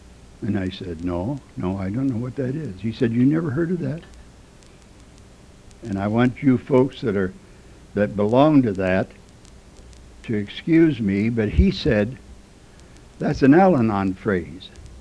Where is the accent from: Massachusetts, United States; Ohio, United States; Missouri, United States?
Ohio, United States; Lima; And I was born and raised in Lima, Ohio.